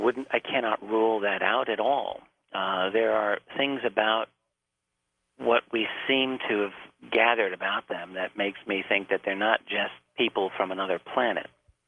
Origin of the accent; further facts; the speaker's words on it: Brentwood, New York, United States; I grew up in Brentwood, Long Island.